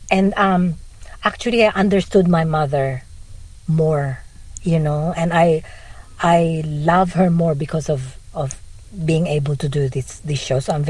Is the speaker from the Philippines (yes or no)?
yes; Philippines; Because I grew up in the Philippines